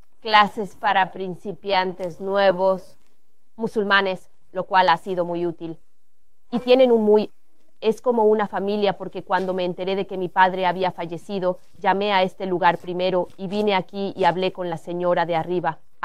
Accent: South Africa; now in United States; vengo de Sudáfrica. Me mudé a Estados Unidos en 2007.

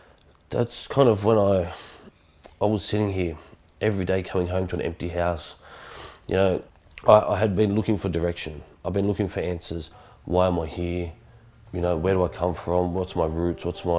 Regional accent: Australia; I'm Australian. I'm 100% true blue, white Muslim.

